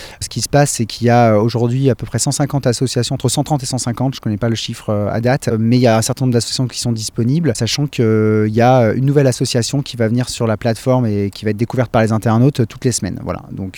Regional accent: Rennes, Brittany, France; Moi, je suis d'origine de Rennes et donc j'ai fait des études informatiques

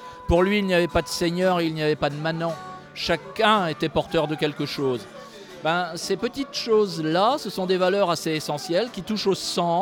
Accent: Brittany, France; On est de Bretagne et du monde.

